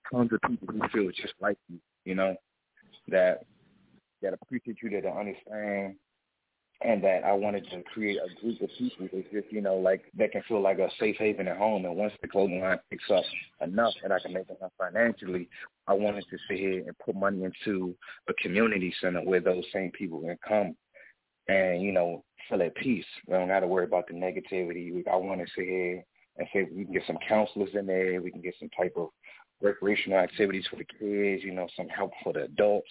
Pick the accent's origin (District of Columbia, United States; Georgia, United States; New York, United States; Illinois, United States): District of Columbia, United States; Washington; Born and raised in Washington, D.C., Southeast area, 1109 Sumner Road, Southeast. Was raised around the farms, was born around Connor Terrace